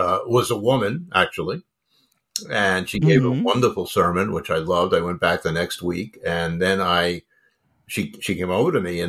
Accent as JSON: {"language": "English", "region": "New York", "country": "United States", "tie": "born or raised there", "said": "I hadn't known any Protestants. I grew up in New York. There aren't many Protestants in New York."}